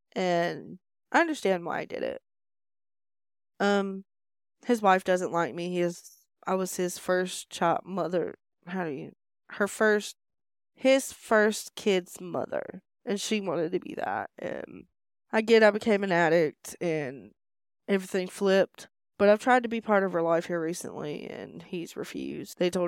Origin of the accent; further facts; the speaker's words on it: Smith Station, Alabama, United States; So I'm from Smith Station, Alabama, and I grew up in a neighborhood called Green Acres. It's behind Terry's Groceries in Alabama.